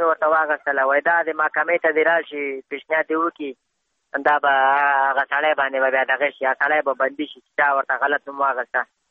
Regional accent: Afghanistan; موږ هم د افغانستان بچیان یو، د افغانستان معلولین یو

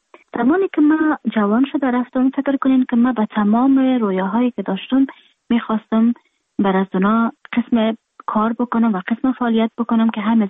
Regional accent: Afghanistan; moved away; من در خارج هستم، خارج از افغانستان هستم

